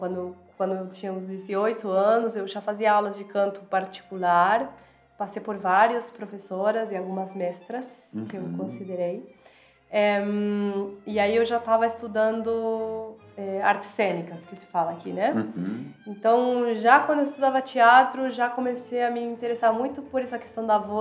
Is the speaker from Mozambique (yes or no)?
no; Argentina; also born or lived in Curitiba; now in Florianópolis, Brazil; eu sou argentina, mas estou morando no Brasil há uns 9 anos já.